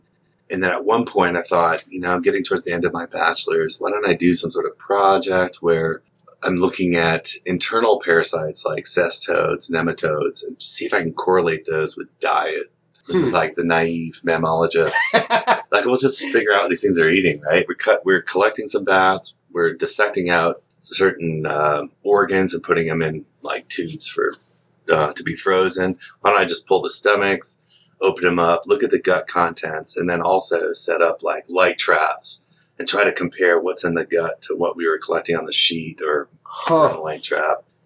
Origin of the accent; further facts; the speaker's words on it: Massachusetts, United States; I grew up in Massachusetts, and I would spend my afternoons and weekends in the woods